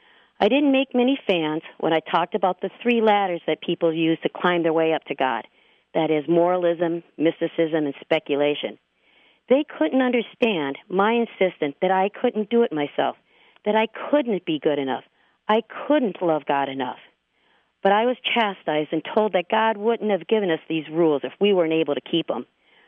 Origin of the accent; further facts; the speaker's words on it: Maple Grove, Minnesota, United States; from Maple Grove, Minnesota.